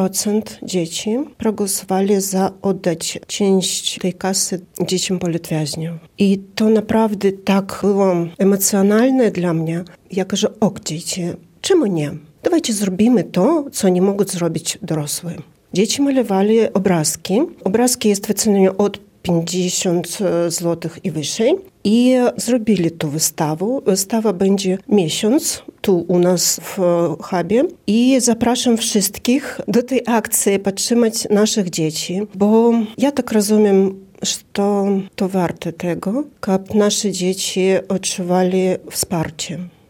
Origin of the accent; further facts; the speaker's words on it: Brest, Brest Region, Belarus; now in Białystok, Poland; Przed wyjazdem miałam duży klub w centrum Brześcia, bo pochodzę z Brześcia